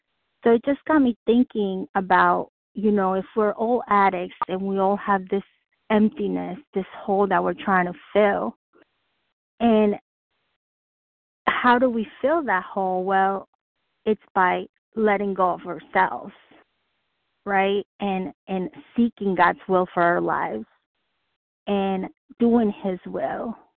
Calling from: New York, United States; I'm calling from Rockland County, New York State.

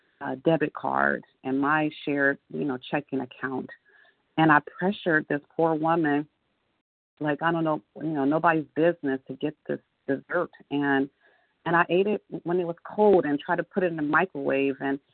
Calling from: Akron, Ohio, United States; in Akron, Ohio.

